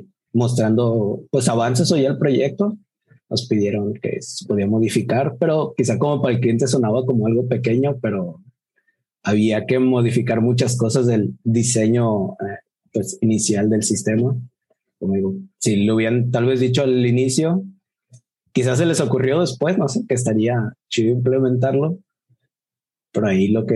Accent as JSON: {"language": "Spanish", "region": "Colima", "country": "Mexico", "said": "de Colima también."}